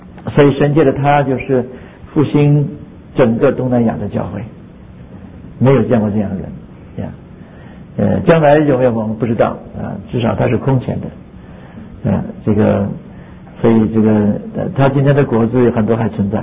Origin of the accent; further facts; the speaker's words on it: Baoding, Hebei, China; moved away as an adult; also born or lived in Beijing / Shanghai; now in United States; 我们老家是保定府，保定。那么我在北京念书，北京辅仁大学念书，后来又到上海圣约翰大学，